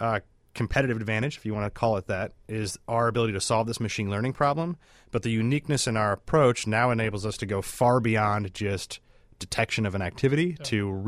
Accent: Peoria, Illinois, United States; now in Chicago, United States; So I grew up in Peoria, Illinois. So I haven't made it out of Illinois yet.

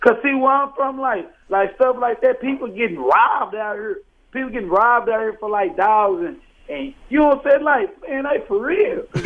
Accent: Fort Worth, Texas, United States; You know, I'm from Fort Worth, so I'm from Dallas, Fort Worth area.

